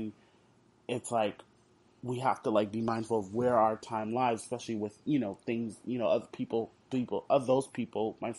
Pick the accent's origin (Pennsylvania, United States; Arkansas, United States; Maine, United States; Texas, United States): Texas, United States; Houston; I know about Tuts because I'm from Houston